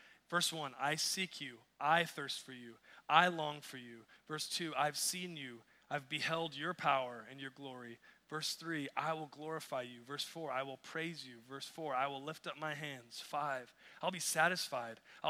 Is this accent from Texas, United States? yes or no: yes; Texas, United States; We're from Texas, right, where it is hot.